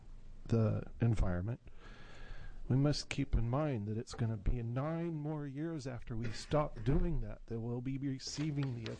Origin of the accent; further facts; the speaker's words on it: Ashland, United States; from Ashland, over there on the far end of the state.